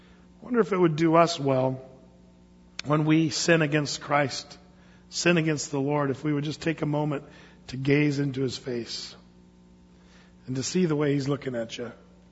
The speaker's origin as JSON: {"language": "English", "town": "Medford", "region": "Oregon", "country": "United States", "said": "It's like they'd say, where are you from? I said, I'm from Medford."}